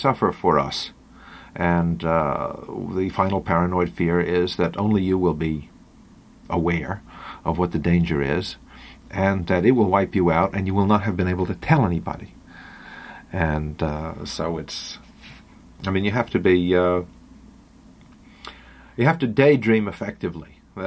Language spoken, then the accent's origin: English; White Plains, New York, United States; When I grew up in White Plains, which was absolutely the capital of boredom. I mean, it's like Australia, reduced to one small town and stuck in Westchester.